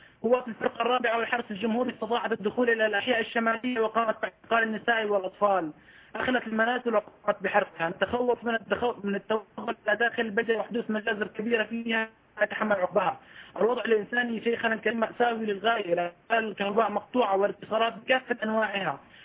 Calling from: Syria; نحن نتحدث لكم من سوريا

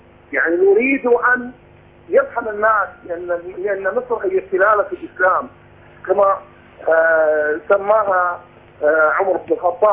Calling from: Iraq; moved away as an adult; وأنا عراقي مقيم في الخارج،

